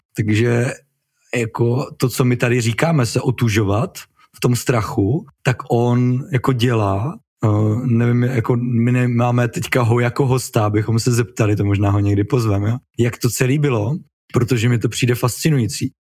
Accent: Havířov, Moravian-Silesian Region, Czechia; A já jako Havířovák ho samozřejmě poznávám.

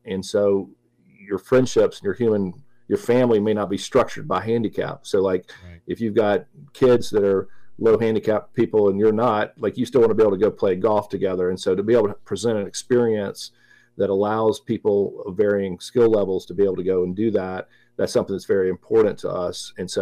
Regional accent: Greenville, South Carolina, United States; So I'm from Greenville, South Carolina, so not a curling hotbed of the world

